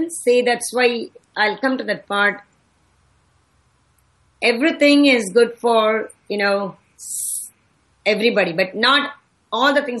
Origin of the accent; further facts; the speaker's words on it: India; I, being growing up in India